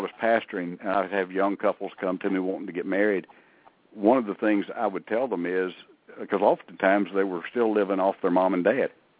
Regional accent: North Carolina, United States; also born or lived in Northeast Tennessee; I grew up in a mill town in North Carolina. Well, the second half of my childhood after we moved from Northeast Tennessee was a mill town in North Carolina

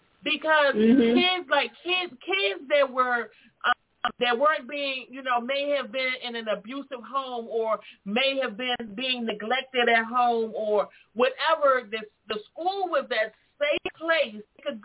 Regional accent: South Carolina, United States; I grew up in the 70s. And in D.C., born and raised in South Carolina

